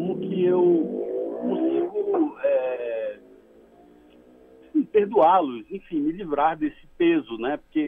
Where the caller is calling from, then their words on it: São Paulo, Brazil; Eu sou da Zona Sul, do Jabaquara.